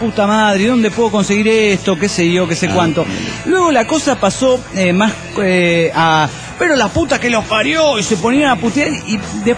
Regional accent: Burzaco, Buenos Aires Province, Argentina; Bursaco, así se llama el lugar donde yo resido y de donde soy. Esto queda en la provincia de Buenos Aires, en Argentina

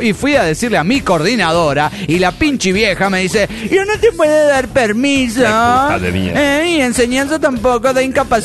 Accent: Mexico City, Mexico; now in Ohio, United States; del DF mexicano.

